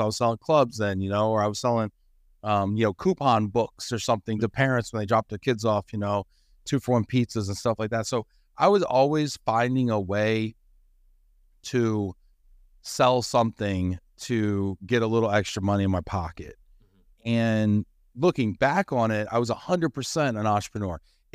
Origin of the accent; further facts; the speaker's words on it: White Plains, New York, United States; also born or lived in Dallas, Texas; I was born in Dallas, Texas. I was born in Dallas, but I grew up in New York. I grew up in White Plains, New York, in Westchester County, for those of you who don't know, just north of the city.